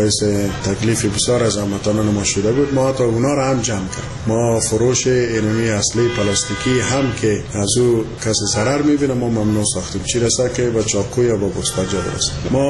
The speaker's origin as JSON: {"language": "Persian", "country": "Afghanistan", "said": "ما اولاد افغان هستیم و اولاد مسلمان هستیم"}